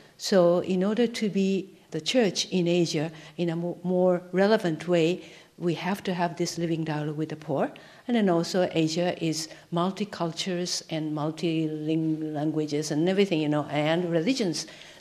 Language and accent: English; Japan; since I'm from Japan